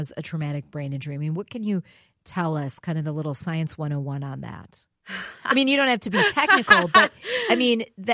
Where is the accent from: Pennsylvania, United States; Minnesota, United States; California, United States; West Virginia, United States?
Minnesota, United States; Edina; And I mean, I grew up in Edina. I love hockey to this day.